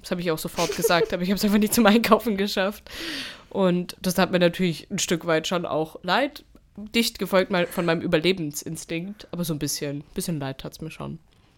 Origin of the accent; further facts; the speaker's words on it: Steinheim, Baden-Württemberg, Germany